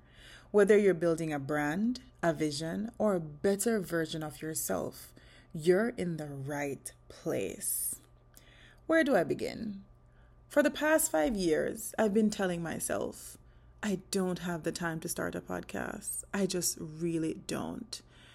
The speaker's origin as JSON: {"language": "English", "region": "Portland", "country": "Jamaica", "tie": "born or raised there", "said": "So, let's talk about my roots. I was raised in Portland, Jamaica, where life taught me to be resourceful, grit, and how to create something out of nothing."}